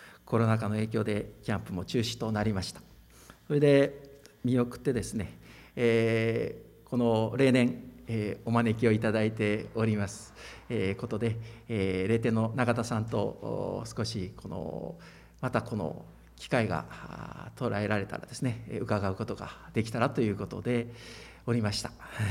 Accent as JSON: {"language": "Japanese", "region": "Osaka", "country": "Japan", "said": "大阪から来たということで"}